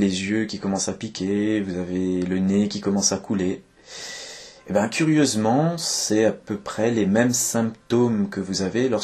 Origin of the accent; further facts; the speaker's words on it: Grand Est, France; vous êtes rentré chez nous en Moselle-Est, où il fait bien froid